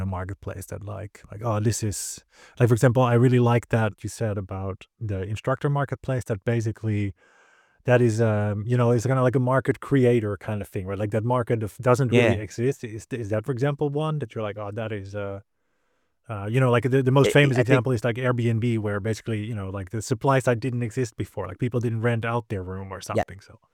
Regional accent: Amsterdam, North Holland, Netherlands; I'm from Amsterdam originally

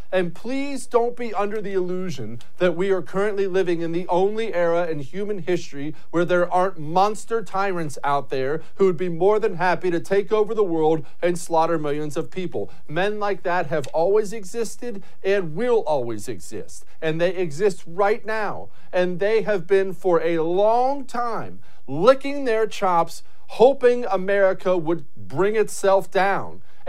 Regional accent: United States; You and I, because we're American

